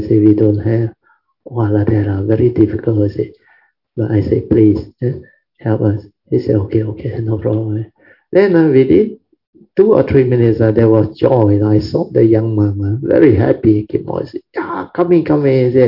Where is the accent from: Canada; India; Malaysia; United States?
Malaysia; explained to them we are from Malaysia.